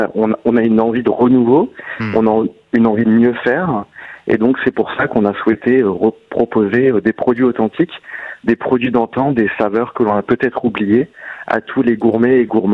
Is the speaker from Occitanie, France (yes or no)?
no; Nouvelle-Aquitaine, France; born there; on a eu l'idée de valoriser ma région natale, le Limousin